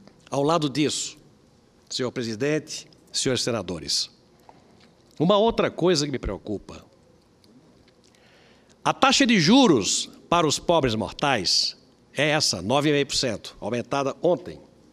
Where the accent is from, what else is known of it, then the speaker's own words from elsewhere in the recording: Brazil; faço isso como brasileiro que torce para que as coisas aconteçam e deem certo